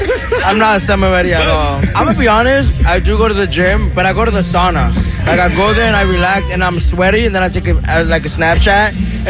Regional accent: Downey, California, United States; I'm from Downey.

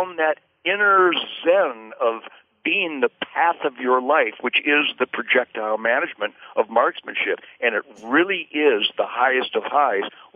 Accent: Detroit, Michigan, United States; born there; now in Texas, United States; I was born in Detroit.

